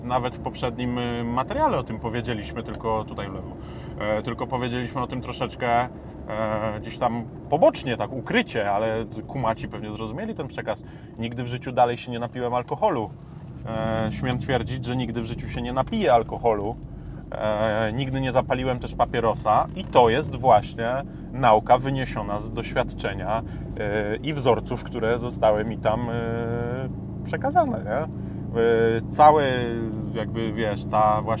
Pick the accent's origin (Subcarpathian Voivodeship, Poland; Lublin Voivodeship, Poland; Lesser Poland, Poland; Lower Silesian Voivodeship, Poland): Lesser Poland, Poland; Kraków; W samym centrum. 16 lat mieszkałem na ulicy Krupniczej, Teatr Bagatela, więc nie osiedle. Później się wychowywałem na osiedlu Czasy Młodzieńcze, to jest osiedle kombatantów Kraków, Mistrzejowice, Nowa Huta.